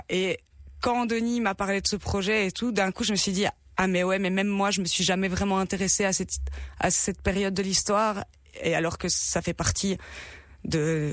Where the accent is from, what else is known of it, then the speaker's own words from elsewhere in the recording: Liège, Wallonia, Belgium; Quand j'avais 13 ans, je trouvais que j'étais pas belge, que j'étais espagnole parce que je me sentais différente, je suis liégeoise et tout, donc voilà, je me sentais pas d'ici quoi